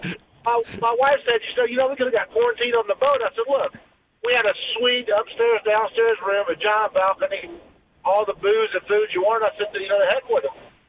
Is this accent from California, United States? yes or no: no; Alabama, United States; Yeah, you know, I grew up in Alabama.